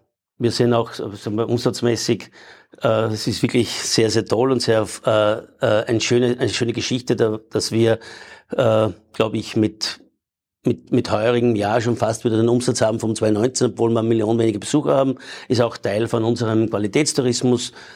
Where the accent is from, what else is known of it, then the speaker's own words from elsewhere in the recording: Upper Austria, Austria; also born or lived in Vienna; Gut, ich bin Oberösterreicher, wie du schon gesagt hast, habe dann in Wien studiert